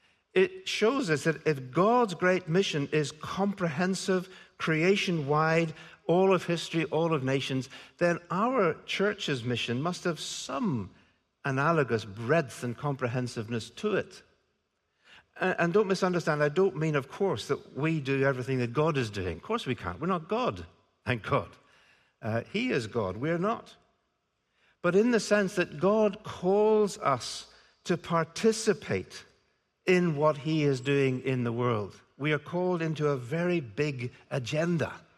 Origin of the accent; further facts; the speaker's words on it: United Kingdom; Then we're British, so we don't do that sort of thing.